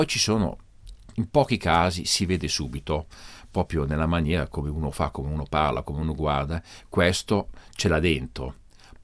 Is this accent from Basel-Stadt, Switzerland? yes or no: yes; Basel, Basel-Stadt, Switzerland; Io vivo a Basilea, sono nato a Basilea, i miei genitori sono del Piemonte. Io ho sempre ancora il passaporto italiano, però ho anche il passaporto svizzero, sono dunque faccio parte di due grandi paesi.